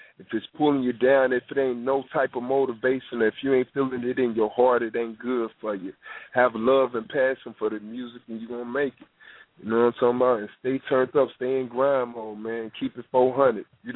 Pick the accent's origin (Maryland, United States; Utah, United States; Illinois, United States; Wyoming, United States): Illinois, United States; Chicago; born there; also born or lived in California; now in Mississippi, United States; I'm from all over. I stayed out there in Cali. I was born in Chicago. I'm in Mississippi right now, so you know.